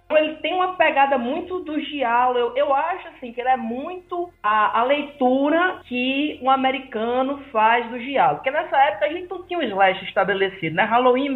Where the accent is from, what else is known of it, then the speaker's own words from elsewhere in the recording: Paraíba, Brazil; Eu sou do interior da Paraíba